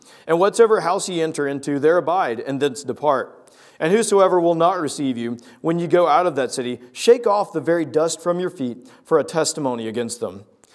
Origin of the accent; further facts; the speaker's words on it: Southern US, United States; I grew up in the South, and in some areas of the South, superstition is very much a real thing.